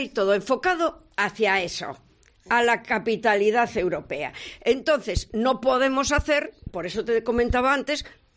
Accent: Asturias, Spain; que se vea cómo somos los asturianos

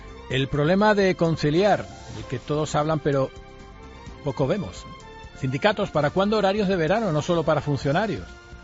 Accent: Canary Islands, Spain; accent: Canarian; La que con sus instrumentos y nuestro dialecto o variación regional que se llama ahora, pues más profundiza en nosotros. Como aquí en Canarias hay mucha tradición

